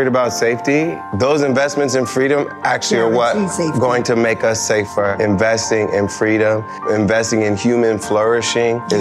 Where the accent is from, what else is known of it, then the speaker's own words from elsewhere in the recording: Springfield, Ohio, United States; Well, growing up in Springfield, Ohio, I had many family members that interacted with the criminal justice system.